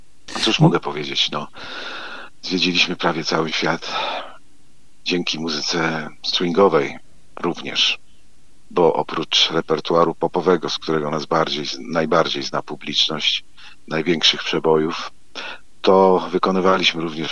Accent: Zamość, Lublin Voivodeship, Poland; born there; urodziliśmy się obydwaj w Zamościu, chodziliśmy do tej samej szkoły muzycznej

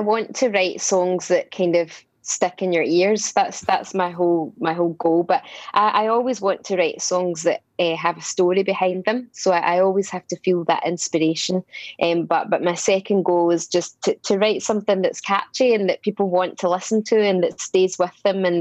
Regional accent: Scotland, United Kingdom; I mean, it's probably part of being Scottish.

